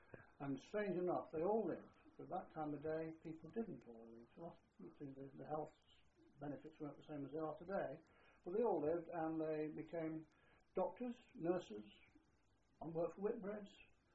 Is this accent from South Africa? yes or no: no; Nottingham, East Midlands, United Kingdom; born there; I was born in Nottingham on June 1st, 1920.